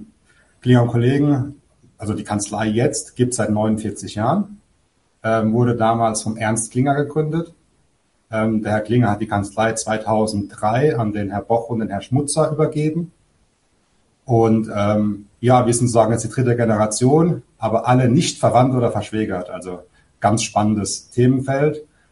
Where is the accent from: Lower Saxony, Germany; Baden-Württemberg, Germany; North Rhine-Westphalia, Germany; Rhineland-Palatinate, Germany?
Rhineland-Palatinate, Germany; born there; Ich komme gebürtig aus der Pfalz, daher schlägt mein Herz für die Pfalz.